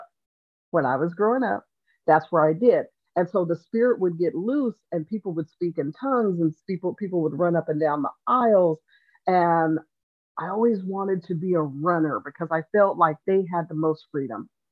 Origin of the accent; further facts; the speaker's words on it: Colorado, United States; I was originally born and raised in Colorado. And in Colorado, there's a thing called a Juneteenth celebration